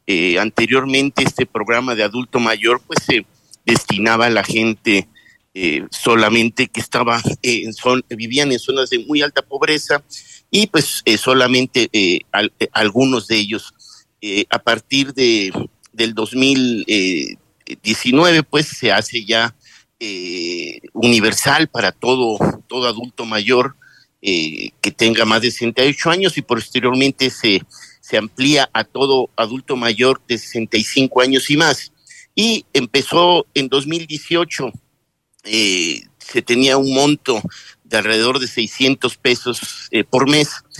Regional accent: Mexico; de alguna manera como mexicanos el agradecimiento

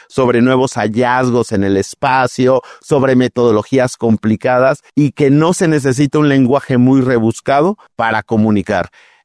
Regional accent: Mexico; soy el único mexicano

